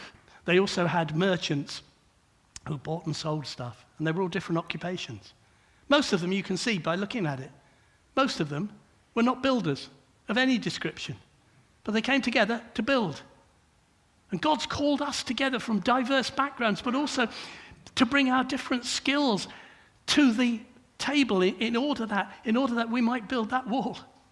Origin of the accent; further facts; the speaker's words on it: Luton, East of England, United Kingdom; and I'm from Luton originally.